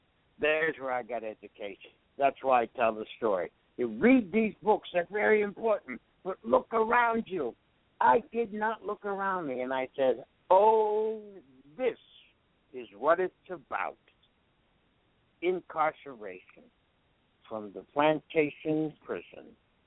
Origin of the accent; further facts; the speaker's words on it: Pennsylvania, United States; When I talk about my educational history, I talk about growing up in Western Pennsylvania and going to all-white schools before there was such a thing as integration.